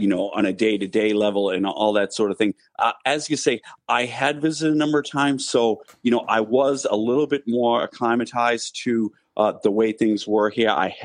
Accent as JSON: {"language": "English", "country": "United States", "lives_now": "Ireland", "said": "Whereas here in Ireland, my accent, I suppose, is regarded by many as being kind of cool, or I get the Kennedy thing"}